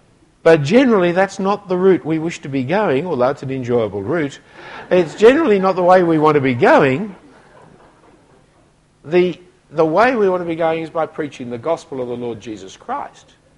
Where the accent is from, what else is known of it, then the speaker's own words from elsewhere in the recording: Sydney, New South Wales, Australia; every child went to Sunday school except those who went to Saturday school because I grew up in Bellevue Hill.